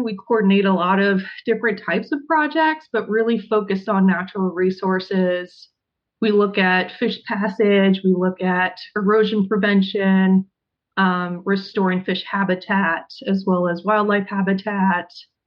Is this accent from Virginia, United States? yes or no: yes; Virginia, United States; moved away as an adult; also born or lived in Colorado; now in Salem, United States; I moved to Salem, Oregon in 2016 from Colorado, but I'm originally from Virginia, came out west about 15 years ago.